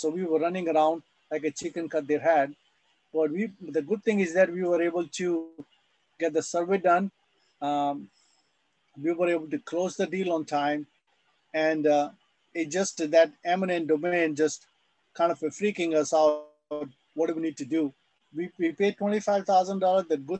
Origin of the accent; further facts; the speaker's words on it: Dallas, Texas, United States; We are from Dallas, by the way.